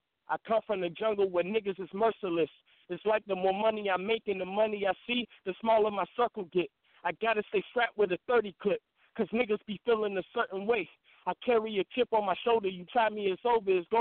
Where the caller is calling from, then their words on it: Carolina, United States; calling from Carolina.